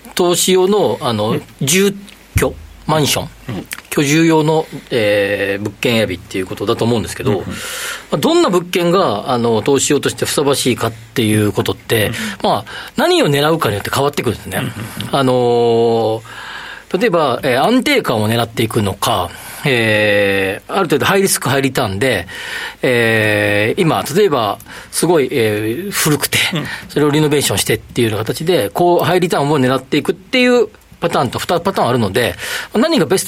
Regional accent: Kobe, Hyogo, Japan; 僕なんて神戸出身ですけど

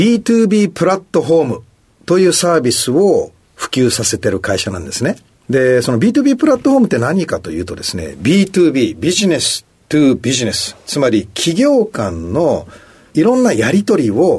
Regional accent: Tokyo, Japan; 出身は東京都です。

